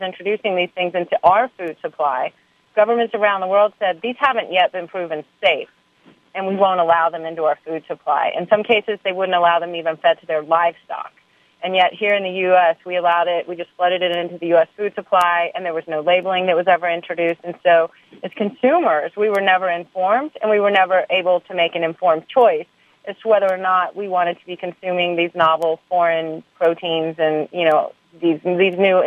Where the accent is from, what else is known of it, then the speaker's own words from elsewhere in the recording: Houston, Texas, United States; I was raised in Houston, Texas, on capitalism in the Wall Street Journal